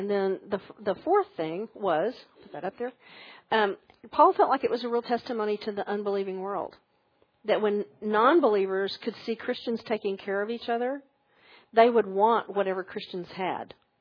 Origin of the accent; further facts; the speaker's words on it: Alpine, Texas, United States; the taxes were not part of the house payment because we never did that growing up in Alpine